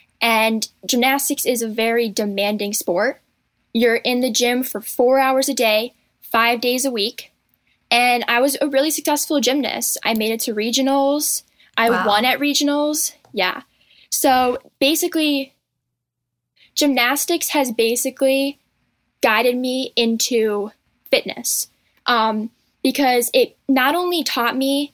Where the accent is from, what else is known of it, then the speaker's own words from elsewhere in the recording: Massachusetts, United States; I'm 21. I'm from Massachusetts.